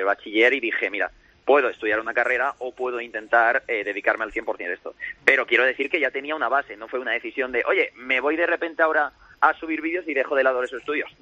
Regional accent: Alhama de Murcia, Region of Murcia, Spain; now in Andorra; Yo soy de Alhama de Murcia.

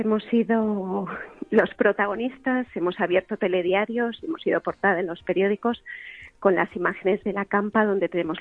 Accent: Campoamor, Valencian Community, Spain; de Campo Amor.

